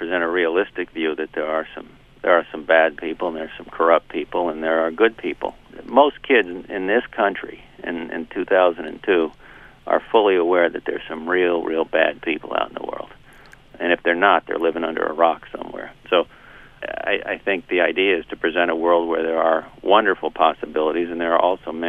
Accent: Florida, United States; I think I was more affected by my own childhood and growing up in Florida and having it change so radically in my own lifetime.

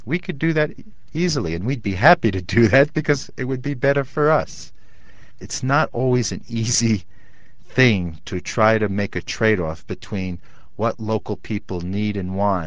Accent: New York, United States; Because I grew up in New York, where having a lot of dark places where people could hide was not a good thing.

